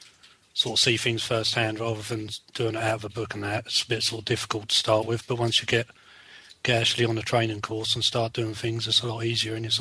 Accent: Ipswich, East of England, United Kingdom; I'm from Ipswich, and I'm doing the full scope electrician's course.

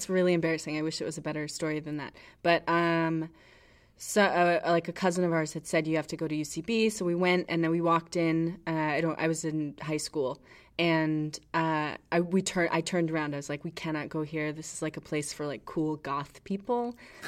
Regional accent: New York, United States; also born or lived in Florida; I grew up in New York partially. In high school, I was in Florida, but I would be up here during the summers.

